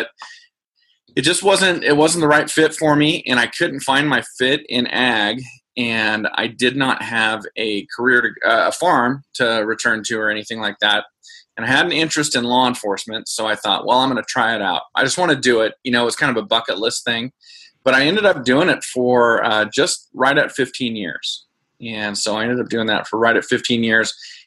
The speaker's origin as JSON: {"language": "English", "region": "California", "country": "United States", "tie": "born or raised there", "said": "The thing that inspired me to be a police officer is I always wanted to be a sheriff's deputy where I grew up in Stanislaus County."}